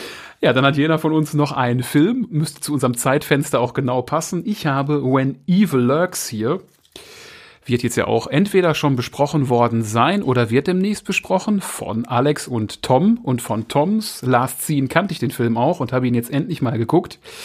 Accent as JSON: {"language": "German", "country": "Germany", "said": "so als Deutscher"}